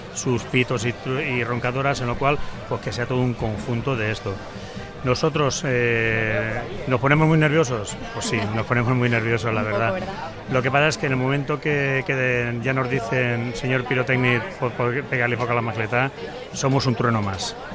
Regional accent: Valencia, Valencian Community, Spain; now in Alicante, Spain; aunque yo sea de Valencia

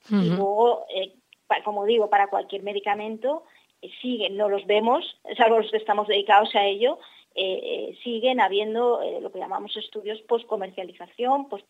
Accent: Alicante, Valencian Community, Spain; siendo alicantina y siendo española

